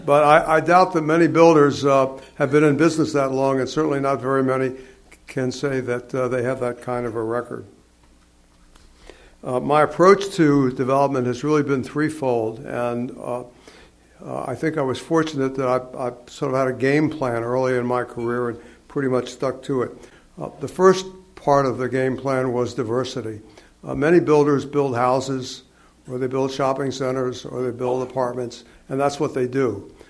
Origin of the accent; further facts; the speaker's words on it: Washington, District of Columbia, United States; I grew up in Washington, D.C., and went to college in the East. I had never been west of Detroit until I joined the Navy